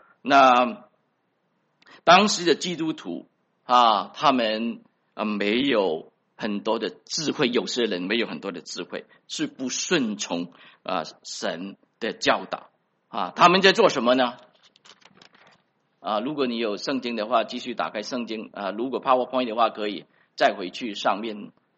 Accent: China; 用咱们中国人一句话就是说出入平安，万事如意。

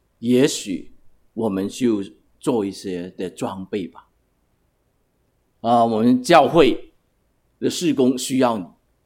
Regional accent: China; 他们的快乐的指数比我们中国家庭的孩子多得多。

